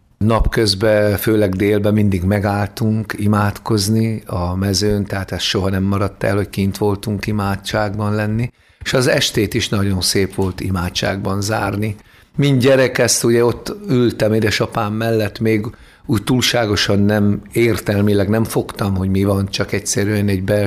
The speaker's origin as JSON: {"language": "Hungarian", "region": "Transylvania", "country": "Romania", "tie": "born or raised there", "said": "Gyönyörű helyen születtem, és ott nőttem fel, ezzel ajándékozott meg a jó Isten engem."}